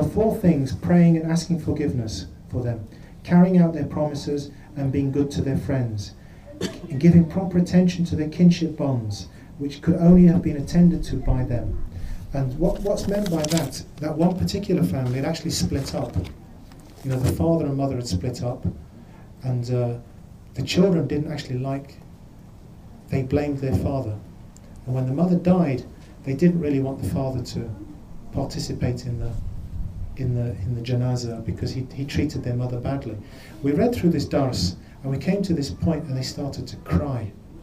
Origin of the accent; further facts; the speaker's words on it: England, United Kingdom; And of course, I grew up in England and didn't know anything about South Africa.